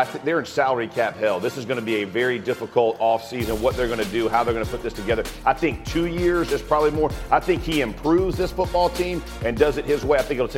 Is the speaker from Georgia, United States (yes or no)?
yes; Atlanta, Georgia, United States; I'm from Atlanta. Everything points to going south.